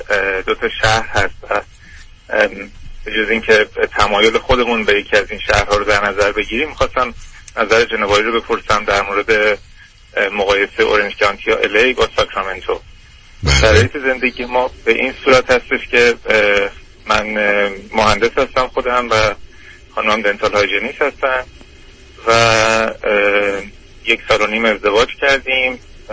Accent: Iran; also born or lived in Canada; now in United States; من هم حدوداً 4 سال امریکا، البته قبلش کانادا بودم، از 2005 بیرون از ایران هستم.

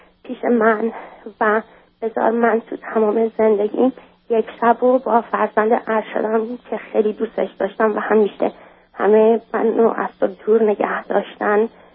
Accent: Iran; moved away; از اینا خواستم که به من کمک کنن از ایران بیام بیرون. زمانی که از ایران بیرون اومدم

